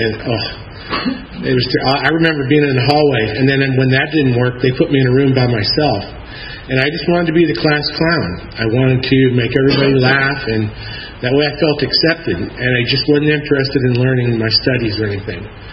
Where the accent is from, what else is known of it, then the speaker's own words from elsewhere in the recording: Portland, Oregon, United States; now in Atlanta, United States; I'm not from Atlanta originally. I'm from Portland, Oregon, in that area. I was born in 1956, month of June, and actually in Oregon City, Oregon.